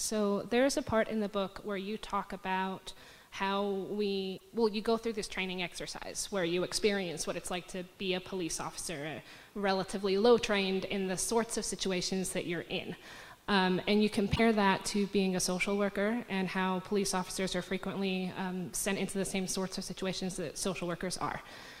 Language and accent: English; United Kingdom; I'm from Britain, and our police don't have guns.